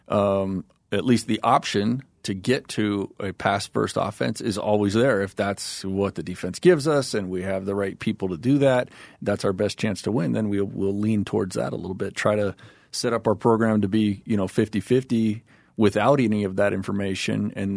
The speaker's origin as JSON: {"language": "English", "region": "California", "country": "United States", "said": "I came from California to go to school in Utah, and there's an adjustment period there, and it's real, and it's a challenge."}